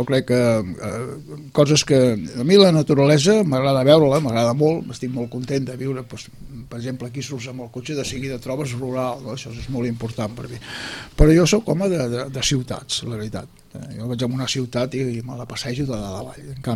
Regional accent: Barcelona, Catalonia, Spain; ell és de Sants, jo sóc de Sants

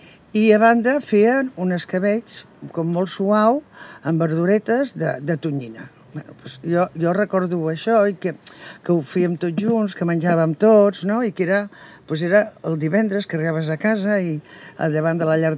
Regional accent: L'Arboç, Catalonia, Spain; jo que sóc filla de l'Arbós, d'una casa pairal que es diu Cal Mariagna, on a casa sempre, quan arribava l'hivern, els divendres hi havia xató.

